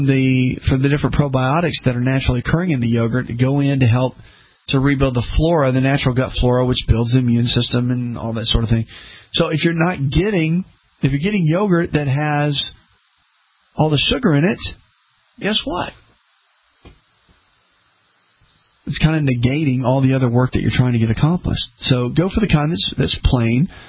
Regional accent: the South, United States; When I started traveling years ago, growing up in the South, when I started speaking a lot and just traveling, you know, we go up north, go out west

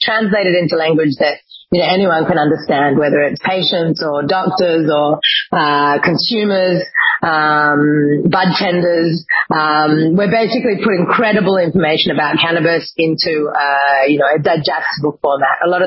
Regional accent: Sydney, New South Wales, Australia; smoking bongs behind the scout hall at the school that I grew up in Sydney

